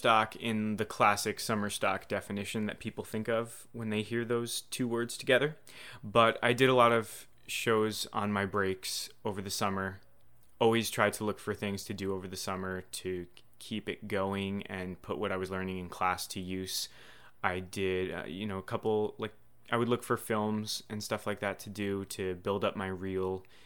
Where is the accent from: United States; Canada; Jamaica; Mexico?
United States; Totowa, New Jersey; So Montclair State is like 5 minutes from where I grew up. I grew up in Totowa, New Jersey.